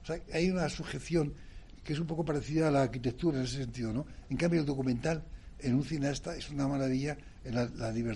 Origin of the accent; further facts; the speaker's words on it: Aragon, Spain; me tuve que recorrer todo Aragón, que yo soy de aragonés, ¿verdad?